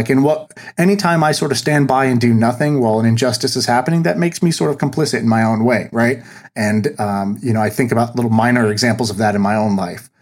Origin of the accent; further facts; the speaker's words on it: Tulsa, Oklahoma, United States; born there; So I was born in Tulsa, Oklahoma, which is like, you know, not the most open minded and racially friendly place.